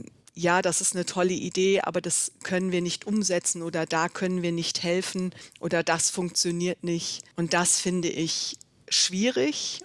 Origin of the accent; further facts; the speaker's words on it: Mönchengladbach, North Rhine-Westphalia, Germany; Ich bin in Mönchengladbach aufgewachsen, bin immer schon gerne unterwegs gewesen.